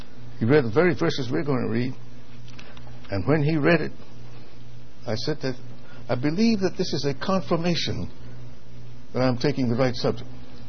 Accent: New York City, New York, United States; You see, growing up in New York City, right in the middle there, you had the Harlem River, the East River, and the Hudson River

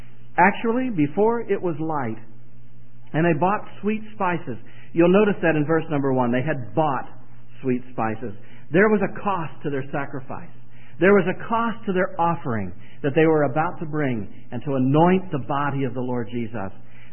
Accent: South Carolina, United States; we're from South Carolina, which is the best Carolina.

